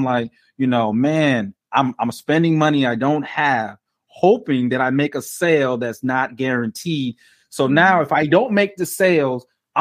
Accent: North Carolina, United States; So I'm coming from North Carolina and I'm listening to these sales guys telling me how I should sell.

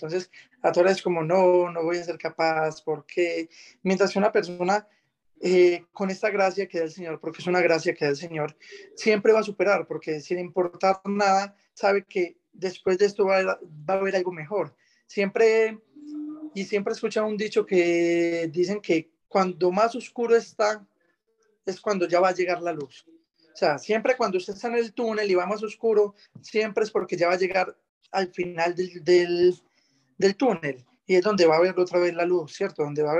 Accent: Granada, Antioquia, Colombia; now in Medellín, Colombia; yo soy oriundo del pueblo de Granada, vivo actualmente en Medellín. Soy comerciante

